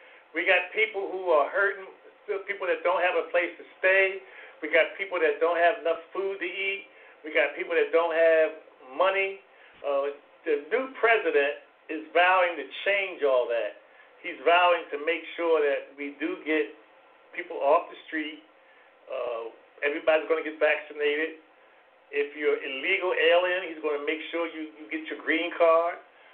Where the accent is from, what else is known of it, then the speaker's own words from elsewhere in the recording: Philadelphia, Pennsylvania, United States; born there; See, I was born up north. I was born in Philadelphia.